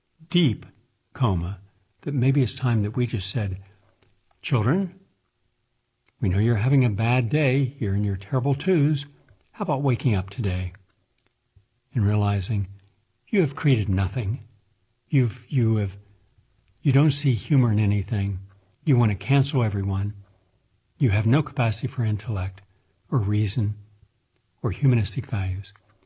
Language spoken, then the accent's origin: English; United States; So if I went into a museum and I'm from America, I couldn't look at any art from artists who were not American.